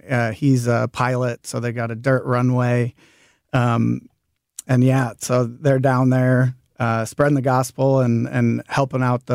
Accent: Marine, United States; So growing up in Marine, our neighbors, probably when I was about 15, so this would be 25 years ago

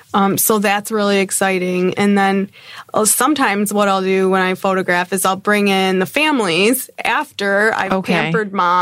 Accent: Michigan, United States; moved away as an adult; now in Chicago, United States; I'm from Michigan originally. Okay. So I grew up in Michigan, and I actually moved to Chicago after grad school in 2006.

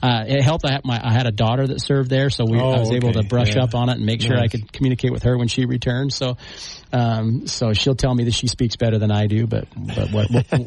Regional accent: St. George, Utah, United States; Yeah, so I'm a Dixie kid. I grew up right here in St. George, down on the corner of 500 and 500.

